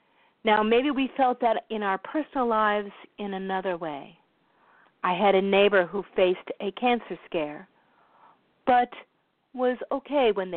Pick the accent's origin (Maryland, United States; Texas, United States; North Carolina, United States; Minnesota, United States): Minnesota, United States; St. Paul; I'm from St. Paul, Minnesota